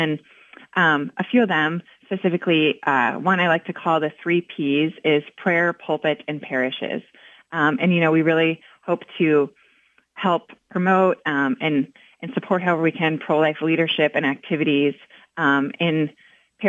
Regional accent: Wisconsin, United States; One of my first memories growing up in the Midwest was holding a sign with my strong Irish Catholic family in Wisconsin at the Life Chain.

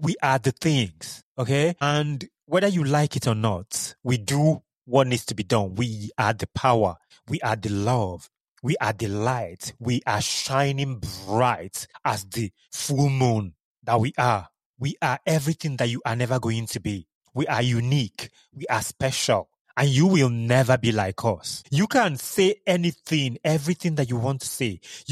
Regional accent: Nigeria; I'm a person of African descent, that I'm African, that I'm from Nigeria, that I'm Igbo.

